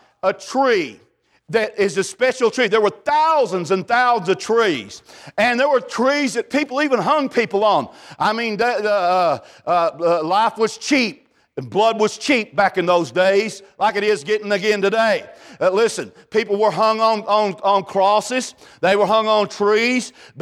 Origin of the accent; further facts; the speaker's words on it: Texas, United States; now in Arkansas, United States; Now, back where I live in Arkansas, we grew up in Texas. They didn't even have any trees there.